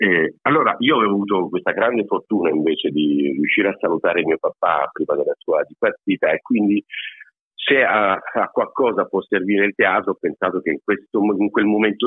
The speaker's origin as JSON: {"language": "Italian", "region": "Apulia", "country": "Italy", "lives_now": "Bologna, Italy", "said": "io vivo a Bologna ma sono pugliese di origine"}